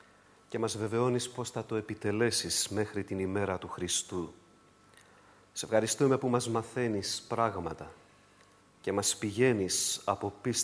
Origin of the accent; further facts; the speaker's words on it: Piraeus, Attica, Greece; Θα το πω πειραιώτικα, γιατί είμαι από τον Πειραιά.